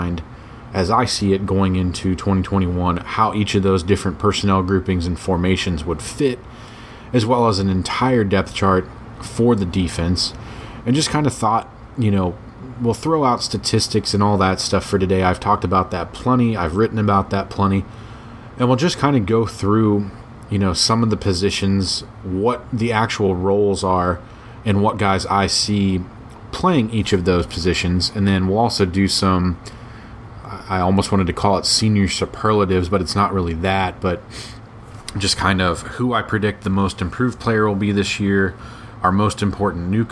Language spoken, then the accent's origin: English; Cincinnati, Ohio, United States; Had the chance to go to my hometown Cincinnati Reds game on Saturday.